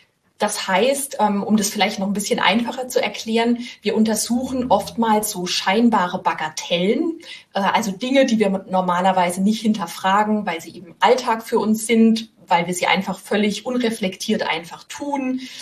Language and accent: German; Rhineland-Palatinate, Germany; now in Rheinhessen, Germany; Also ich bin aus der Pfalz weggezogen, jetzt nicht so weit, nach Rheinhessen.